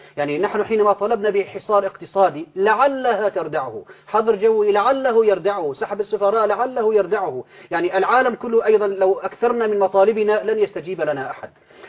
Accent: Syria; عندنا في سوريا

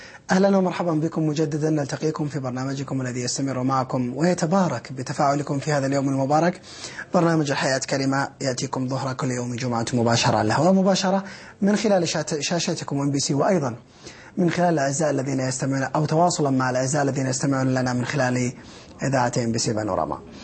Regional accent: Saudi Arabia; بما أن أنا مواطن سعودي

